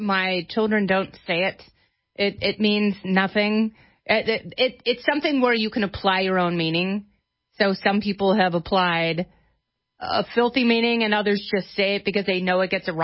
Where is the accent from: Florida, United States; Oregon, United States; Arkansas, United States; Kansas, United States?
Oregon, United States; Portland; Growing up in Portland